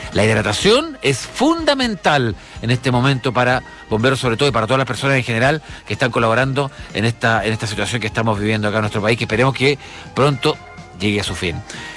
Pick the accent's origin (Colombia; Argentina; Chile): Chile; no vamos a decir que somos así los chilenos